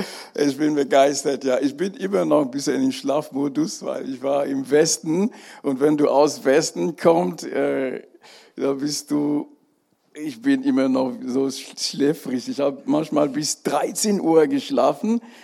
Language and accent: German; Cameroon; born there; German is a second language; Und ich kenne das auch in Kamerun, wo ich geboren bin.